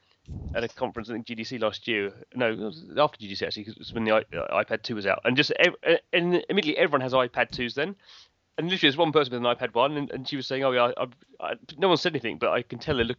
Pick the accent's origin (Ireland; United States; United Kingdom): United Kingdom; maybe it's because we're British.